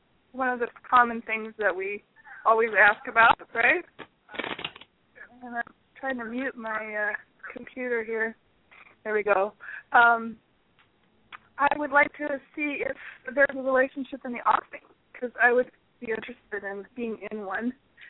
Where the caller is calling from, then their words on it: Santa Cruz, California, United States; I'm calling from Santa Cruz.